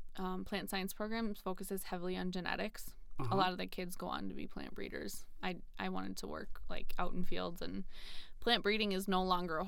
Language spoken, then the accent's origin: English; Shoreview, Minnesota, United States; So then I grew up down in Shoreview, but my aunt and uncle farm in Rolog.